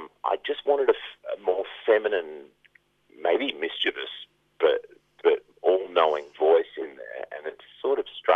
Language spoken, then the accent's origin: English; Perth, Western Australia, Australia; As an Australian growing up in Perth, and then during the 90s, with the Redfern speech and so on, you know, that stuff was always preying on my mind.